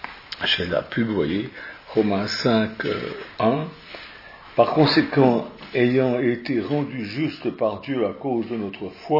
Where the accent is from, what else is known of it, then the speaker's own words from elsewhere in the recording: Switzerland; moved away as an adult; now in France; Une fois j'ai eu l'idée de venir en France, parce que comme vous le savez, je suis suisse, et puis j'ai eu l'idée de venir en France, puis j'ai rencontré Michou, puis je suis plus reparti.